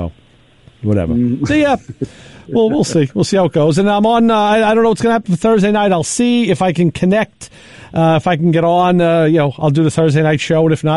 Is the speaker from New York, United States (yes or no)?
yes; New York, United States; I'm from New York. Stay the hell away from me.